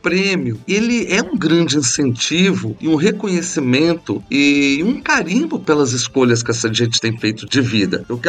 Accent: São João del Rei, Minas Gerais, Brazil; eu que venho do interior de São João del Rei.

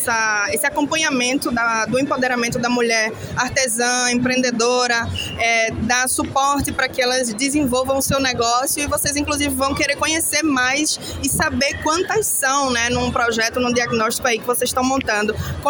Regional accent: Recife, Pernambuco, Brazil; Eu estou super feliz de voltar para minha terra, de ver tudo isso.

